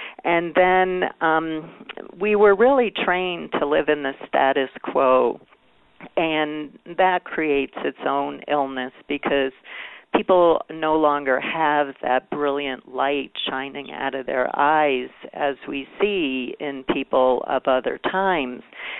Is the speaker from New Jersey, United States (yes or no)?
no; New York, United States; I'm originally from New York, and I'm a real New Yorker when I teach.